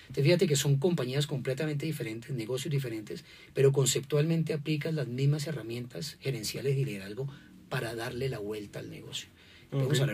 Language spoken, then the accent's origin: Spanish; Cali, Valle del Cauca, Colombia; yo soy colombiano, soy caleño, estábamos en Panamá, queríamos por razones personales volver a Colombia